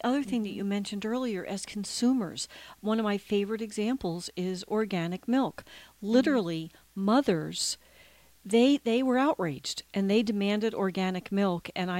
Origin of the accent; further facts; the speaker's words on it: United States; And as an American, I want to know how come only 10 of those made the hit list in the United States of America.